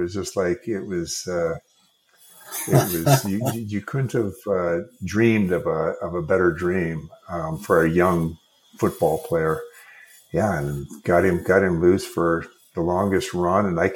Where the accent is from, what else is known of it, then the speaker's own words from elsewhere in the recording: Minneapolis, Minnesota, United States; That's where I grew. I grew up in Minnesota.